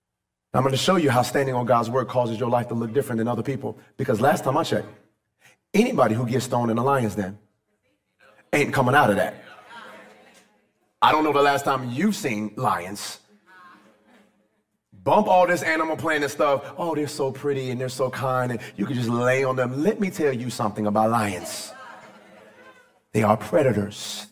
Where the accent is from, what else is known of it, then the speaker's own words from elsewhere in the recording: Virginia, United States; I'm from Virginia, buildings don't move like this. We different down there, you know?